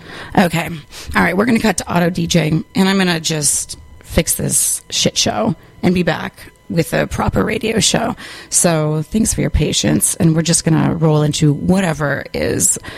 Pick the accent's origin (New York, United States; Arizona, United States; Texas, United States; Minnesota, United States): Minnesota, United States; Minneapolis; which is I'm from Minneapolis originally.